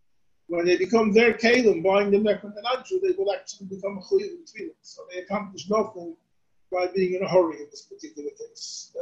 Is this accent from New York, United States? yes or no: yes; Brooklyn, New York, United States; Growing up in Flatbush, I became very accustomed to Nusach Svarchus.